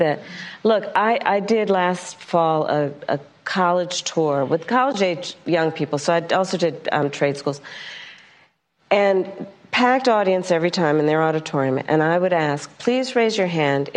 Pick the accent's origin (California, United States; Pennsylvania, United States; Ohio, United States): California, United States; Only, well, I grew up in California. We also had earthquake drills.